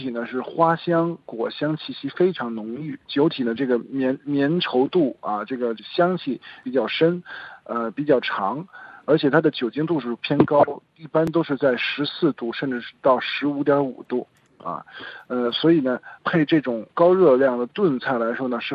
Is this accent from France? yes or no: yes; Avignon, Provence-Alpes-Côte d'Azur, France; 我在南法长大，阿维尼翁，